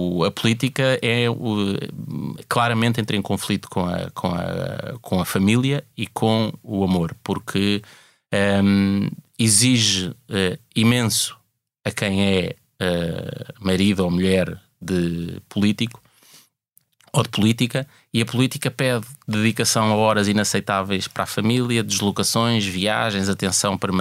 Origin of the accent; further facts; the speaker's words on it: Caramulo, Viseu, Portugal; also born or lived in Lisbon; Câmara de Tondela, que é onde é o concelho onde fica o Caramulo, onde eu cresci na prática.